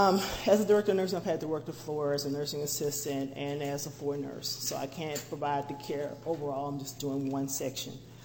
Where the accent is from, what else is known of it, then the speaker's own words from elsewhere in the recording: Minnesota, United States; As a Minnesotan living longer